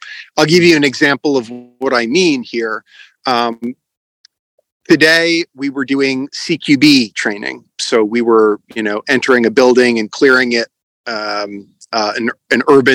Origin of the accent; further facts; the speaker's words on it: United States; now in Ukraine; I'm an American citizen, and the unit that I'm with a pretty special unit.